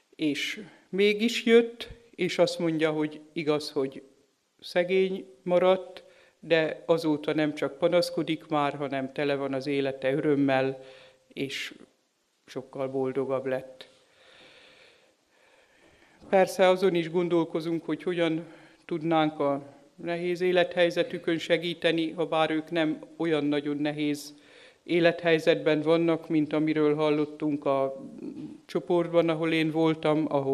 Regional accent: Sárszentlőrinc, Tolna, Hungary; kerültem én oda, jövőre lesz 30 éve, tehát én ott nőttem fel ebben a faluban

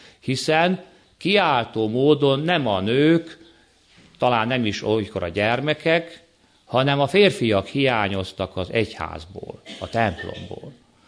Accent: Miskolc, Borsod-Abaúj-Zemplén, Hungary; Miskolci származású vagyok

